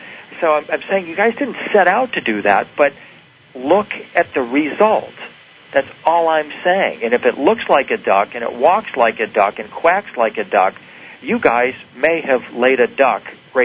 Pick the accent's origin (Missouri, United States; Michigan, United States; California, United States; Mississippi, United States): Michigan, United States; Detroit; I grew up in near Detroit, Michigan.